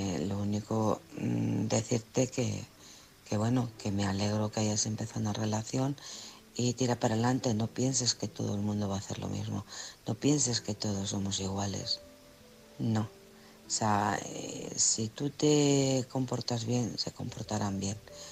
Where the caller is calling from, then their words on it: Alcorcón, Community of Madrid, Spain; de Alcorcón.